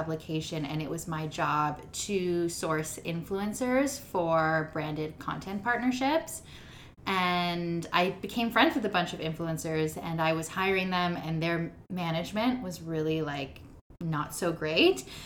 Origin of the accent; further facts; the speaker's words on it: Ontario, Canada; I grew up right outside of Toronto. My family was really different than most. My dad is Indian and my mom's Italian